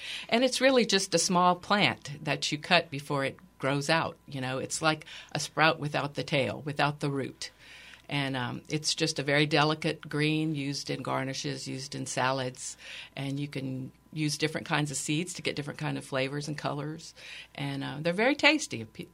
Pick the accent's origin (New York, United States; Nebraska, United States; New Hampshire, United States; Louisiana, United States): Louisiana, United States; New Iberia; I grew up in New Iberia, mainly.